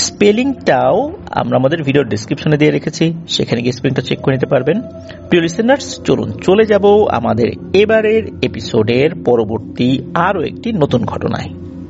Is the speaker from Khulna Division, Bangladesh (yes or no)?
no; Rajbari, Dhaka Division, Bangladesh; এটি আমার নিজ জেলা রাজবাড়ী